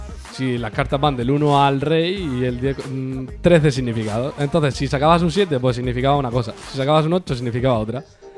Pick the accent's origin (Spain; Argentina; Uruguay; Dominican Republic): Spain; Sí, soy español, pero no soy gilipollas.